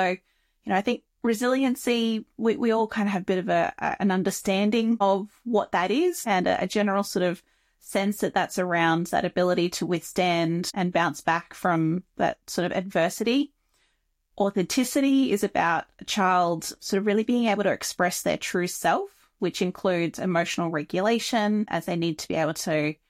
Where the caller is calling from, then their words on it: Canberra, Australian Capital Territory, Australia; I'm actually joining you all the way from Canberra in Australia.